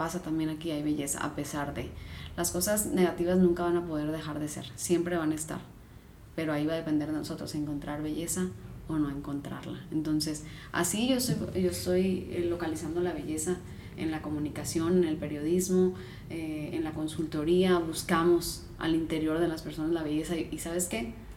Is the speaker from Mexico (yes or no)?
yes; Sonora, Mexico; No estoy regañando, soy de Sonora.